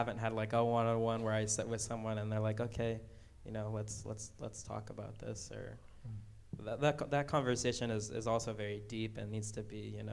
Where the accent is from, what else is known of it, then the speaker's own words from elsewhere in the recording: Peru; My personal experience growing up in Peru, going to Catholic church, and everything in Peru revolves around Catholicism, my education, my family, everything was Catholic-based.